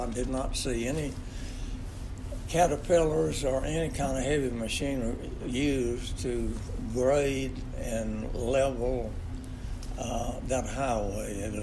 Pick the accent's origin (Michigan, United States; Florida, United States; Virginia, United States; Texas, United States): Texas, United States; Longview; I was born in Longview, January the 29th, 1929, and lived on 448 North Fredonia Street from 1931 on until I married.